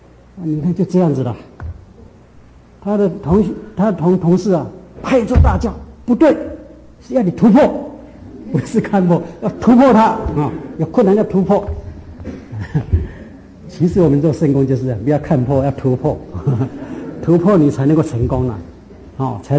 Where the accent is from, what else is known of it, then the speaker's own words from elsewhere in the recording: China; 我们中国人孟子有一句话是怎么样啊？